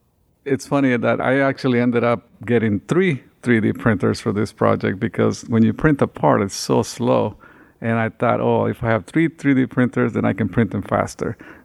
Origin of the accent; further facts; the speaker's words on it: Honduras; now in United States; So I came from Honduras in 1990, and my whole goal to come into this country was to learn how to build robots.